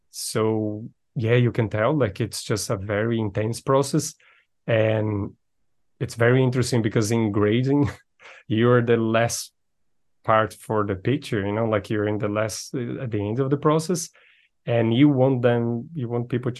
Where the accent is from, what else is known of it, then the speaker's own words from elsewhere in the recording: Brazil; English is a second language; I'm from Brazil.